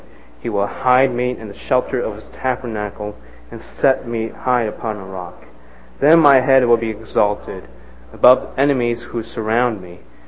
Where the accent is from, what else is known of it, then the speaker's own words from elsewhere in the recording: Taiwan; I was born in Taiwan. I was raised partly in Taiwan. And the last time I was back was a couple years ago.